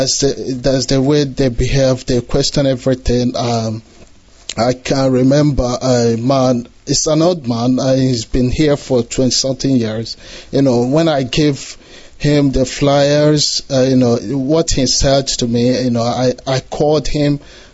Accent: Isu, Imo, Nigeria; I'm from Isu LGR of Imo State of Biafra.

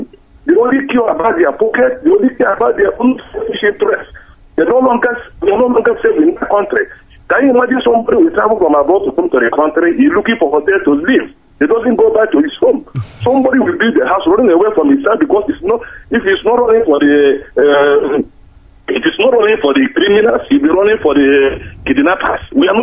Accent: Oji River, Enugu State, Nigeria; I'm from Enugu State, Oji River.

